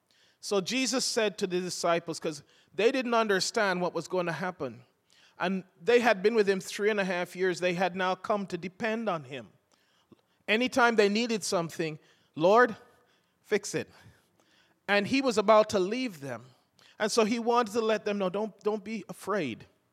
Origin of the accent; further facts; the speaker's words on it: London, United Kingdom; now in United States; we grew up in London, England